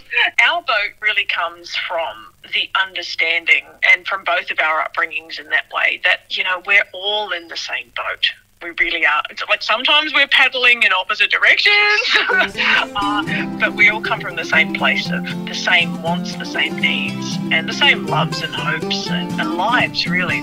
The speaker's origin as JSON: {"language": "English", "region": "Auckland", "country": "New Zealand", "tie": "born or raised there", "said": "Lynn spends his life off the Tumut River, and I grew up on the Waitemata Harbour."}